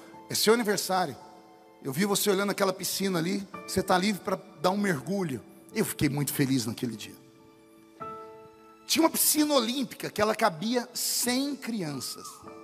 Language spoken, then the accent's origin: Portuguese; Orlândia, São Paulo, Brazil; Quando eu era menino, lá em Orlândia, onde eu nasci, onde moro até hoje, eu era muito pobre.